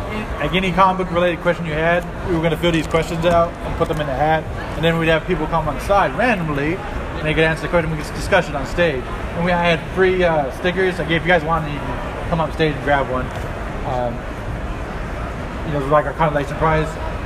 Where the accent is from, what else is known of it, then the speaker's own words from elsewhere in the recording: United States; Maybe it's because I'm American.